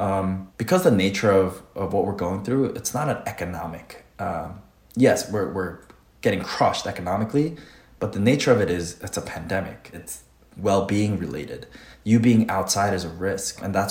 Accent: New York, United States; So I'm from New York, and we have that whole, to our detriment almost, that hustle, no matter what, push through that New York.

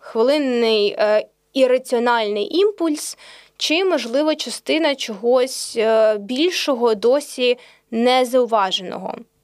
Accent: Kremenchuk, Poltava Oblast, Ukraine; я народилася і зростала в Кременчуці, який насправді є досить російськомовним містом, точніше кажучи, з російщеним містом, поросійщеним містом.

